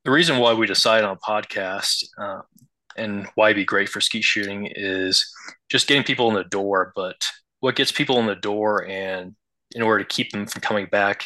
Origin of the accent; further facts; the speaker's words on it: Iowa, United States; now in Utah, United States; I've been living here for 9 years now, though I'm originally from Iowa, where I started in the SCTP, shooting all three disciplines.